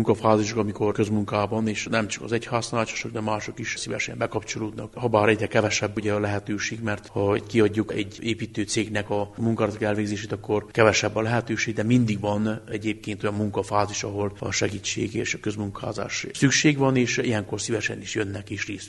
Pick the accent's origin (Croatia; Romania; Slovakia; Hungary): Romania; Alfalu, Harghita; Én születésileg egyébként Gyergyó alfalvi vagyok, Gyergyó medencének egy egyik legrégibb közösségehez tartozok, tőlem katolikus vidékről származom.